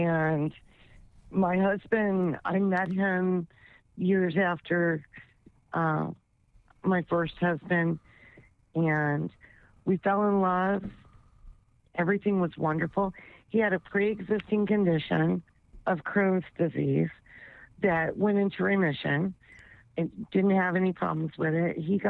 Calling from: Outer Banks, North Carolina, United States; also born or lived in San Diego; I'm calling from the Outer Banks, North Carolina.

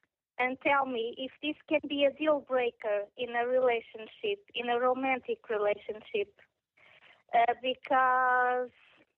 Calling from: Portugal; I'm calling from Portugal.

